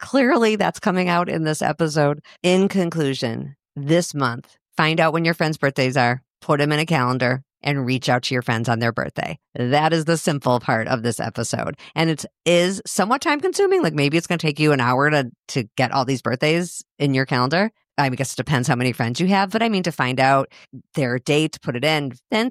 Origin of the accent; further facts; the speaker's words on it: Chicago, Illinois, United States; now in Minneapolis, United States; I live in Minneapolis, just in case this is your first episode. I grew up in Chicago. I live in Minneapolis, but my mom still lives in Chicago.